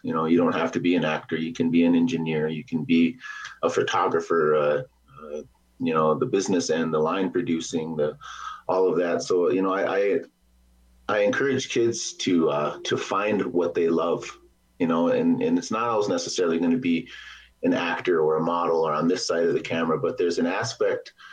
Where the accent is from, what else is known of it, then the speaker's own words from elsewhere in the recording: Pierre, South Dakota, United States; also born or lived in Lower Brule / Aberdeen; I grew up in Lower Brule and moved off the reservation after in the fifth and sixth grade. And I grew up in Pierre, and then I moved to Aberdeen, South Dakota.